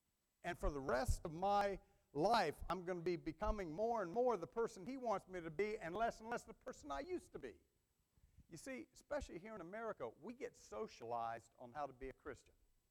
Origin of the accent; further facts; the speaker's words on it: the South, United States; I was born and raised in the South. They call that the Bible Belt.